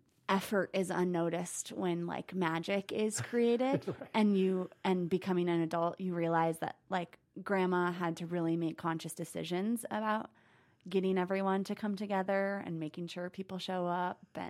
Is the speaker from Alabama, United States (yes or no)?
no; California, United States; now in Idaho, United States; because I grew up in California, justify to people why Idaho is actually this amazing place that has a lot to offer.